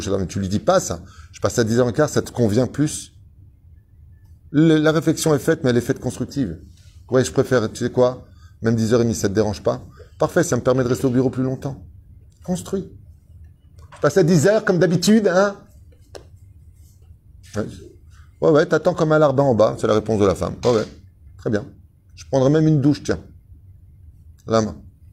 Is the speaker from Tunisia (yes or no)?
yes; Tunisia; Mais comme je suis tunisien, je peux pas laisser gagner.